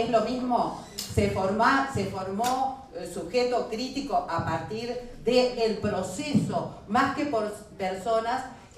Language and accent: Spanish; Argentina; vengo de Argentina